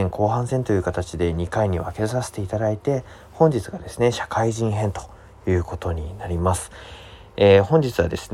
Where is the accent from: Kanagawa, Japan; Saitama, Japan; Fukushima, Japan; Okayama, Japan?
Fukushima, Japan; 自分の地元を福島っていうところに広めていきたいというふうに思って入社をしました